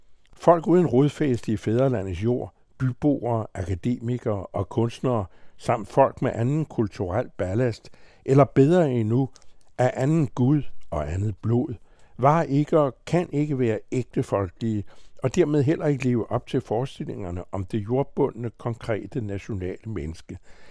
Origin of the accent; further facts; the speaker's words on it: North Denmark Region, Denmark; born there; now in Brovst, Denmark; Født i Nordjylland, bosat i Brovst